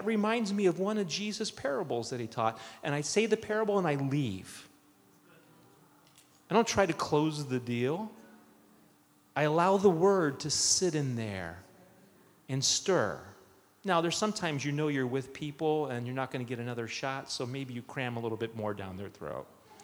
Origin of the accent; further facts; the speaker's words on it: Cleveland, Ohio, United States; I grew up in Cleveland. Just want to remind you, we are the world champions of the NBA.